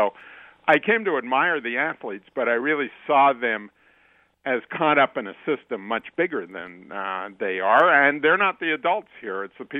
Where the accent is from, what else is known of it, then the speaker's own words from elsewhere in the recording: Canada; I'm a Canadian originally